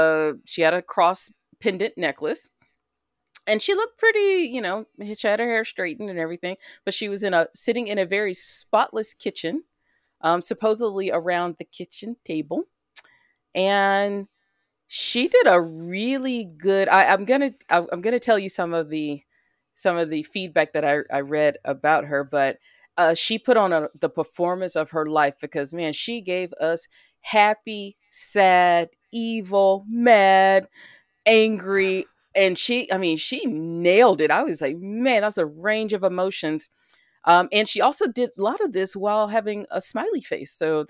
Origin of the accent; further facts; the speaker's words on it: Alabama, United States; out of my home state of Alabama, or the state I grew up in.